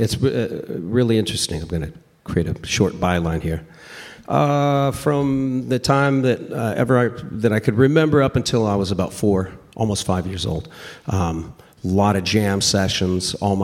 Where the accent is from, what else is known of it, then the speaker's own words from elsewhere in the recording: Wrightwood, California, United States; Well, where I grew up. Well, I grew up in Wrightwood. And Wrightwood is a continuation of the Sierra Madre, you know, mountain range right there.